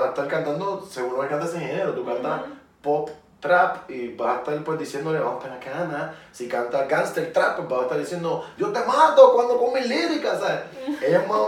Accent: Puerto Rico; puertorriqueños nos creemos que todo el mundo sabe dónde es Puerto Rico

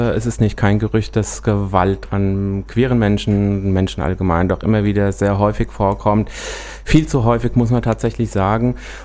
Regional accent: Büdingen, Hesse, Germany; ich komme aus Büdingen, ist jetzt auch nicht der Nabel der Welt

